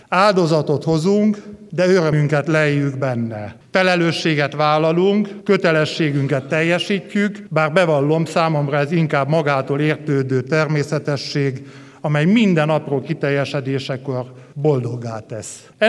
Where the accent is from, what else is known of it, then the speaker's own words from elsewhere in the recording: Cluj-Napoca, Cluj County, Romania; Számomra ez a hely a Kárpát-medence, és azon belül hangsúlyosan Erdély, közelebbről nézve pedig az otthonom és szülővárosom a Kincses-Kolozsvár. Bonyolult és összetett élet a miénk. Itt élünk Románia közepén